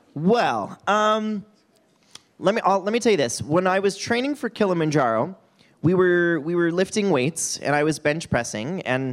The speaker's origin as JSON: {"language": "English", "region": "Wyoming", "country": "United States", "tie": "born or raised there", "said": "My street that I grew up on in Wyoming was called Rosewood, which I always thought was so cool."}